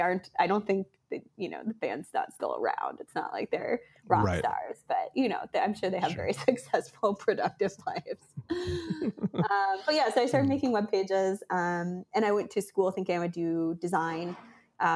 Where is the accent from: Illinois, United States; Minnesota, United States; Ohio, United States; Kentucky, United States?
Minnesota, United States; Minneapolis; I grew up in Minneapolis area. It's a beautiful place to live. Everyone's really nice. Good culture.